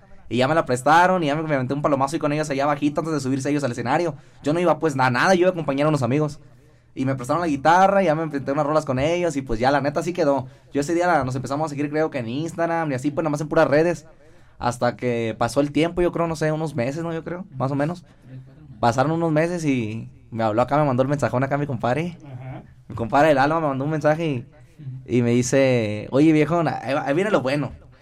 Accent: Monclova, Coahuila, Mexico; Yo soy de Monclova, Coahuila, originario de allá, pues.

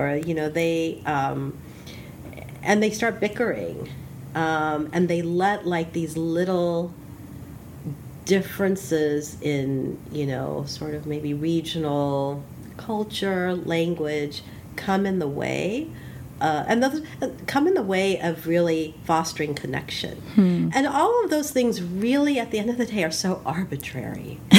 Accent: Houston, Texas, United States; Excuse me, I was born in Houston, way back in the 60s. And my parents had come here in the early 60s. And so growing up, so when I came, there were 20 Indian families in Houston.

